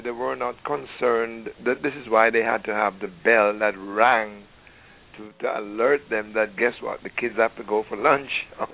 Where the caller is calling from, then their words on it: Mount Vernon, New York, United States; from Mount Vernon.